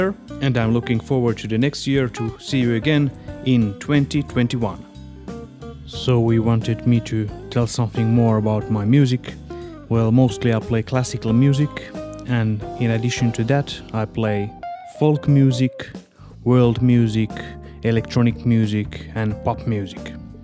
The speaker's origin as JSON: {"language": "English", "country": "Finland", "second_language": "English", "said": "I come from Finland。 Actually my mother is Finnish and my father is Romanian。"}